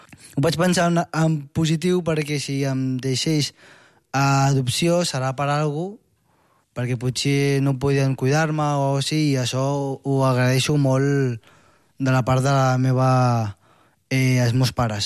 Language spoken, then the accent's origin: Catalan; Vietnam; Catalan is a second language; also born or lived in Catalonia; now in Spain; Em sento entremig, català i el meu país. Però crec que amb els anys em sento més català. Perquè bueno, he viscut més aquí que allà a Vietnam.